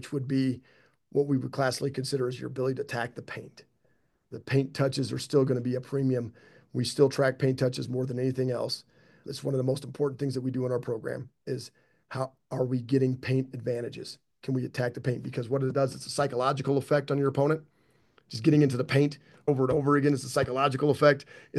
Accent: Wyoming, United States; I've understood that my entire life, being born and raised in Wyoming and bleeding the brown and gold.

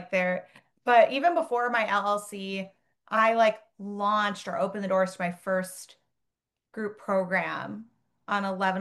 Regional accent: Minnesota, United States; now in Chicago, United States; But Chicago, I'm also from Minnesota though.

